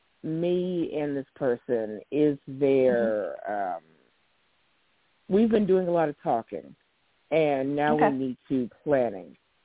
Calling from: Oregon, United States; Calling in from, yeah, hi, this is … I'm calling in from Oregon.

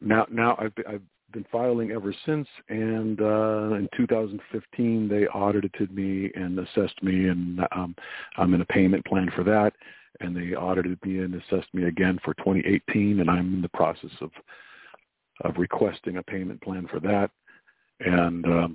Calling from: Dana Point, California, United States; I'm calling from South Orange County, Dana Point area.

